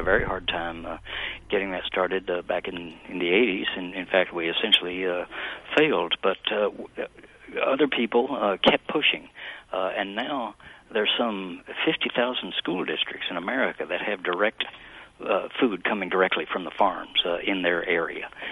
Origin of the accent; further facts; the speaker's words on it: Texas, United States; Yeah, you got a few there, but, you know, I'm from Texas, so...